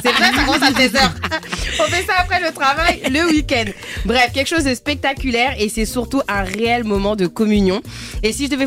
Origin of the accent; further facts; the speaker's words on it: Senegal; je vous emmène au pays de la Teranga, c'est-à-dire chez moi, au Sénégal